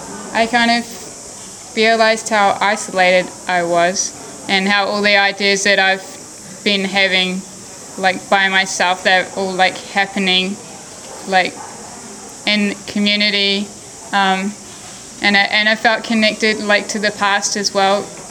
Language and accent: English; Whangarei, Northland, New Zealand; born there; now in Auckland, New Zealand; I live in Auckland and I was born in Whangarei, and I'm with Rainbow Youth.